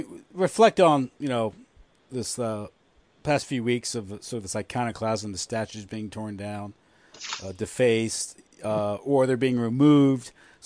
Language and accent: English; United States; As an American, these things strike at the heart of our identity. But as a Catholic devoted to the truth